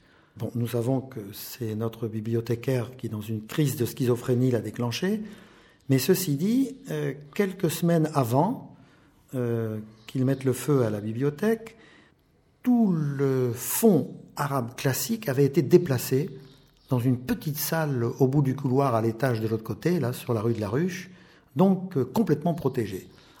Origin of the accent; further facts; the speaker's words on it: Hauts-de-France, France; Je viens de la région de Lille.